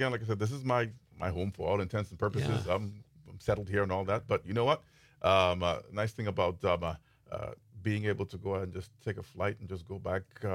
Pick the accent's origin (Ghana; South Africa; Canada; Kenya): Ghana; moved away as an adult; now in United States; Yeah, I'm originally from Ghana in West Africa.